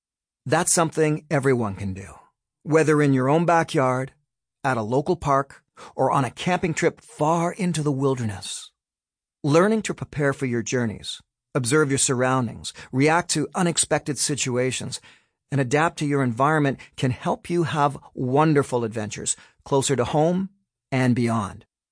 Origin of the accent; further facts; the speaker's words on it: Toronto, Ontario, Canada; One of my favorite places to explore when I was growing up in Mimico, in the west end of Toronto, Ontario, was a shallow and rocky local creek.